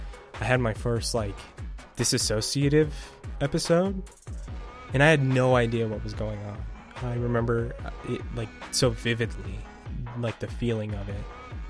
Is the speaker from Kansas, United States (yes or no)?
no; Utah, United States; a music producer in Salt Lake City, Utah. I go by he, him pronouns, and born and raised in Utah.